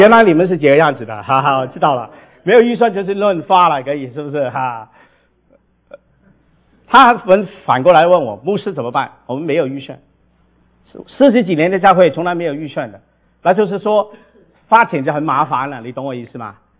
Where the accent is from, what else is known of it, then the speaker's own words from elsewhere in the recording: Guangdong, China; 所以怪不得我们广东人很喜欢吃活的鱼哈